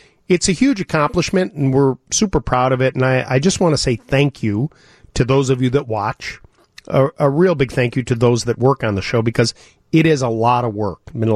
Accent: Midwest, United States; I said, you know, I'm from the Midwest.

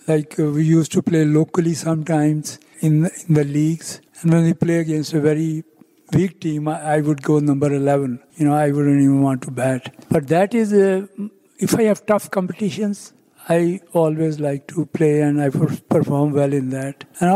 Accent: Pakistan; now in United States; Yeah, you see, when I came here to America from Pakistan, I had a very strong desire to promote cricket in America.

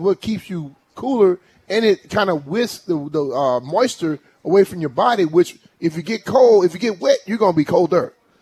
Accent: Louisiana, United States; I mean, I came from Louisiana, and I didn't wear sleeves.

